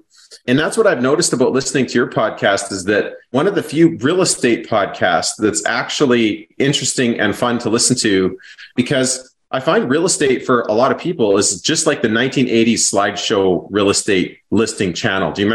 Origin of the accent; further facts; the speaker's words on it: British Columbia, Canada; now in Saskatoon, Canada; I moved two provinces over. I grew up in British Columbia in the mountains.